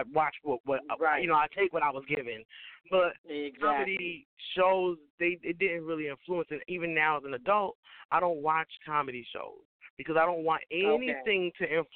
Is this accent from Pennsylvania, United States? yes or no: no; Stamford, Connecticut, United States; born there; also born or lived in Bridgeport; I was born in the suburbs. I was born in Stanford, Connecticut. So I didn't know that there was other black people around until I moved to Bridgeport.